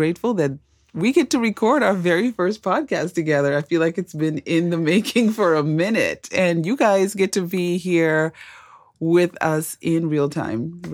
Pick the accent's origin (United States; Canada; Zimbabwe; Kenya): Zimbabwe; So I was born and raised in Zimbabwe.